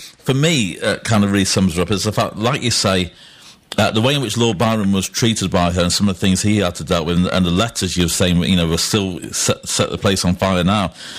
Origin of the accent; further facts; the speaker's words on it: Derby, East Midlands, United Kingdom; And I'm actually from Derby itself, so it's not far away from that big stately home in Melbourne